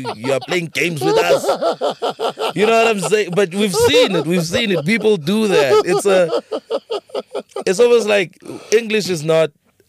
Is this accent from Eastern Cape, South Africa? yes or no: no; Barberton, Mpumalanga, South Africa; I'm from Barberton, very small town.